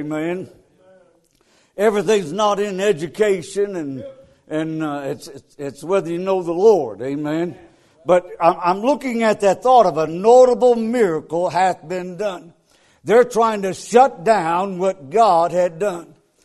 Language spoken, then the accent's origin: English; Ardmore, Alabama, United States; Ardmore, Alabama, I tell folks, as I travel, I'm from Ardmore, Alabama.